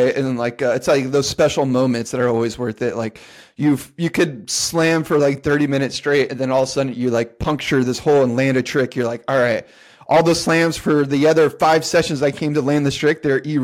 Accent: San Diego, California, United States; So I was really lucky growing up in San Diego and seeing the skating that I got to see.

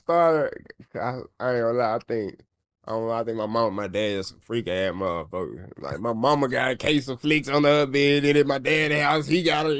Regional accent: Memphis, Tennessee, United States; moved away as an adult; now in Atlanta, United States; I moved from Memphis. I left Memphis, went clean in Atlanta. I'm going to turn 30 in a couple of weeks. So shit, it's like, I've been down there like 10 years.

